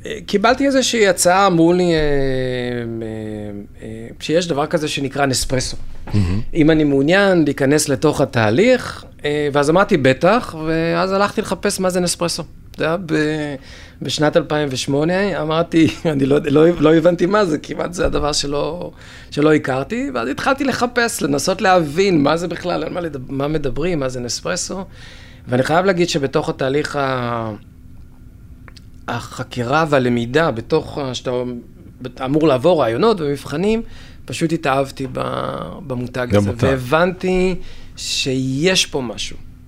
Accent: Tiberias, Northern District, Israel; אז אני נולדתי בטבריה, על הכינרת.

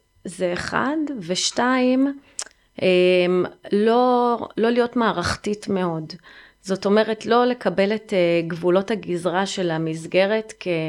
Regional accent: United States; moved away as an adult; now in Israel; אני סיימתי ללמוד באוניברסיטה, אני גדלתי בארצות הברית, ובאתי לשרת בצבא

